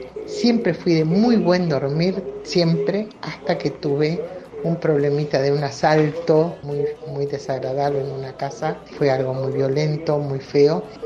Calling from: Azul, Buenos Aires Province, Argentina

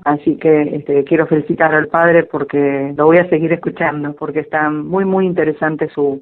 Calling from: Aldo Bonzi, Buenos Aires Province, Argentina; de Aldobonzi. Pertenezco a una comunidad parroquial.

